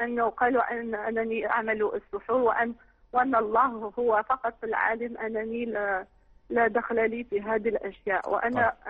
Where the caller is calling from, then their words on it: Algeria; انا اسمي من الجزائر